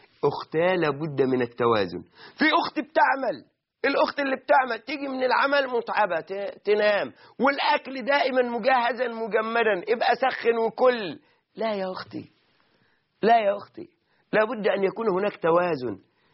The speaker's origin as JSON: {"language": "Arabic", "country": "Egypt"}